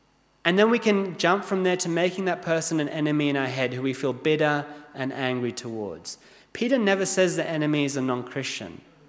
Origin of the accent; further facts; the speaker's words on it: Nairobi, Kenya; Well, I grew up in Kenya. In Nairobi, there's a train museum.